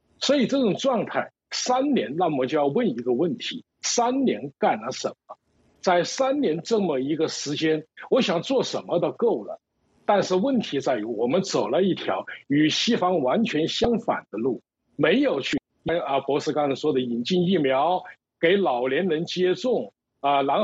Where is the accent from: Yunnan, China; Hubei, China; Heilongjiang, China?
Hubei, China; Wuhan; 因为疫情爆发的第一个地点就是我的家乡武汉